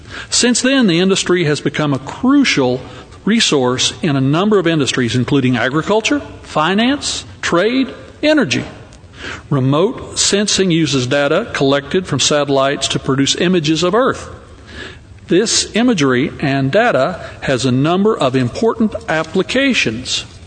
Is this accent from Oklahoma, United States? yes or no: yes; Oklahoma, United States; especially those in my home state of Oklahoma.